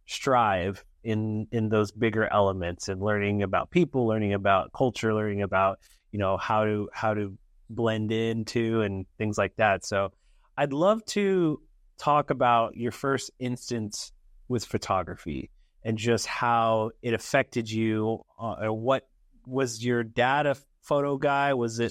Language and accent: English; Arizona, United States; now in Phoenix, United States; I grew up on the Indian Reservation up north, mm-hmm. in the northeast corner. And so coming down here to Phoenix and going to college at ASU, it was a learning experience.